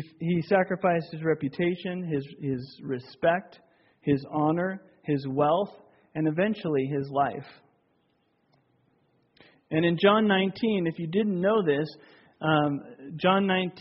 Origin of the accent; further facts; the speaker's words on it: India; Sometimes my thoughts would wander to growing up in India and being raised in the Hindu faith. My mother was a priestess in a temple, and as a boy I believed that the gods had given me favor. I was born as a Brahmin, the highest caste of priests.